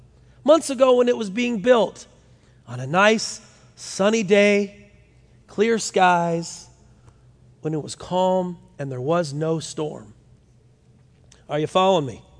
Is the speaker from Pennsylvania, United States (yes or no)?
no; Ohio, United States; I said, yeah, I'm a pastor from Ohio, and I just want to go see children's church.